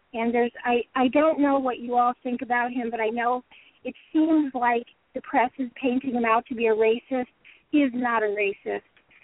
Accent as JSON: {"language": "English", "region": "Connecticut", "country": "United States", "said": "I'm from I'm from Connecticut, New York area"}